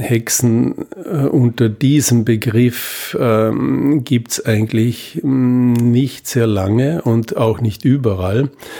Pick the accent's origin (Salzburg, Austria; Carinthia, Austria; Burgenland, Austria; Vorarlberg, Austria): Vorarlberg, Austria; ich komme aus Vorarlberg.